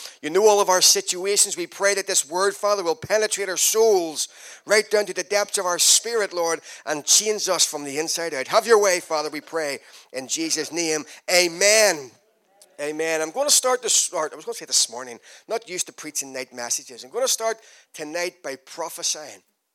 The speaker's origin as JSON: {"language": "English", "country": "Ireland", "lives_now": "England", "said": "I don't come from Calderdale. I come from Ireland. So if you can't understand my accent, just listen harder."}